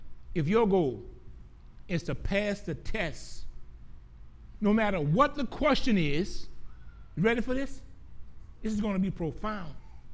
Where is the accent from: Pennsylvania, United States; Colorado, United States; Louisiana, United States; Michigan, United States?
Louisiana, United States; Gramercy; Because me, you're going to give me that Baron smoked sausage on a Friday. I'm from Gramercy.